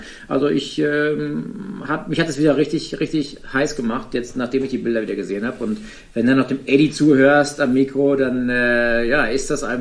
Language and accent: German; Rhineland-Palatinate, Germany; Und die Nordschleife hat halt einfach seinen besonderen Reiz. Plus, dass meine Heimat ist